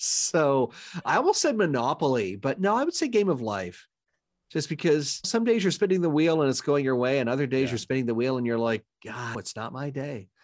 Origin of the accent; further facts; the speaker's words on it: Canada; I'm Canadian, and it actually had some ties to Canada.